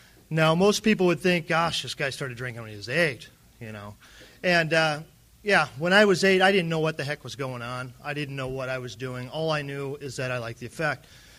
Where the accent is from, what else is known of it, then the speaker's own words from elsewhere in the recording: Santa Barbara, California, United States; also born or lived in Vero Beach / Plentywood; because I was born in Vero Beach, Florida, and raised in Santa Barbara, California, and became a massive drunk in Plentywood, Montana.